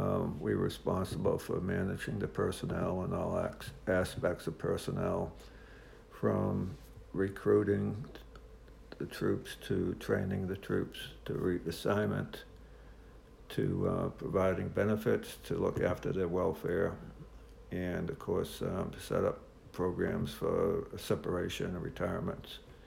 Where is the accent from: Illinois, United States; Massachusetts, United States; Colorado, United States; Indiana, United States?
Massachusetts, United States; Hingham; I was in Massachusetts. It's a town that's halfway between Boston and Cape Cod.